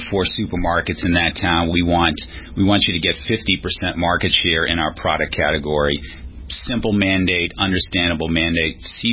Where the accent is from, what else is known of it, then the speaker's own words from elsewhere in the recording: Boston, Massachusetts, United States; I grew up in Boston.